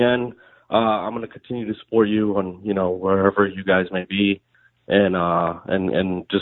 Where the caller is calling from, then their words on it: New York, United States; Hi, I'm calling from the People's Republic of New York.